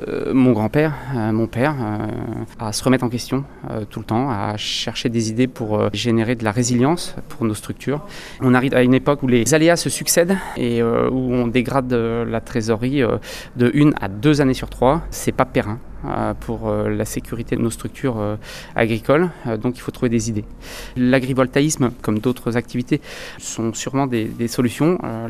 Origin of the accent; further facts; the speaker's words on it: Bourgogne-Franche-Comté, France; On vient de la région d'Auxerre, Chablis, Noyers-sur-Serein